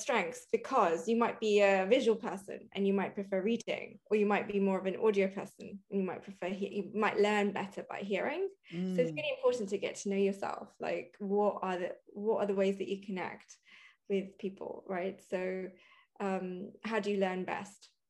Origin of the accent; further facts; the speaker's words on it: Kenya; growing up in Kenya